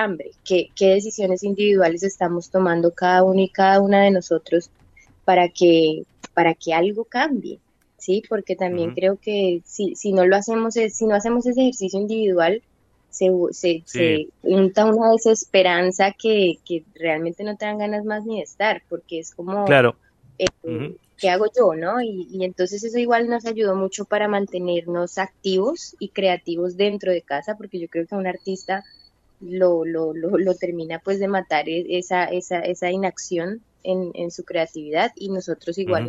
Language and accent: Spanish; Colombia; la realidad es que yo soy una mujer colombiana y siendo colombiana tengo una carga histórica y política que invade mi cuerpo